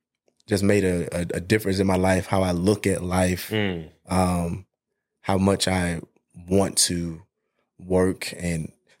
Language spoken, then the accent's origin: English; North Carolina, United States; We Southern boys. I'm from Carolina, North Carolina.